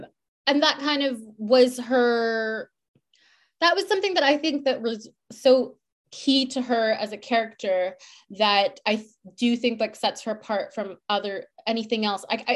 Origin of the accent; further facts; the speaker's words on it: Toronto, Ontario, Canada; moved away as an adult; now in London, United Kingdom; like I grew up in Toronto. I moved to London when I was like 18